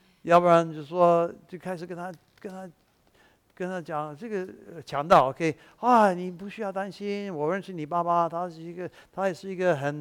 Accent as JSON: {"language": "Chinese", "country": "Taiwan", "accent": "Taiwanese Mandarin", "said": "设身处地，这个我的台湾国语有一点。"}